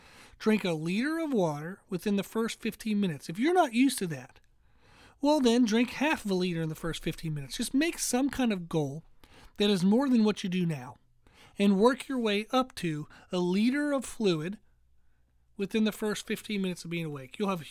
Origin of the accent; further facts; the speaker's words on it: Pennsylvania, United States; I grew up in the north. I grew up in Pennsylvania.